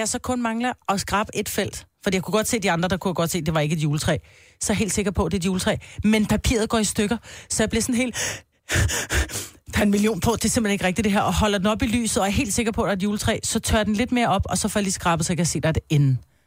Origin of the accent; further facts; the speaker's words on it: Jutland, Denmark; vi er jyder her også.